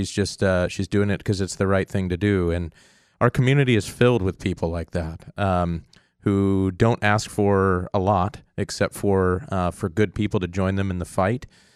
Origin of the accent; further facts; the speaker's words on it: Kenai, Alaska, United States; I grew up here in the Kenai. I moved up here when I was nine with my family.